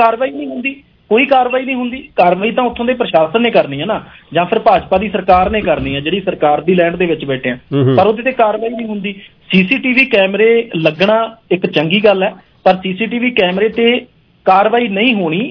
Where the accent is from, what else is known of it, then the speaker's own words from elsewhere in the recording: Punjab, India; ਕਿਉਂਕਿ ਅਸੀਂ ਪੰਜਾਬ ਦੇ ਲੋਕ ਹਾਂ, ਸਰਹੱਦੀ ਸੂਬਾ ਹੈ ਸਾਡਾ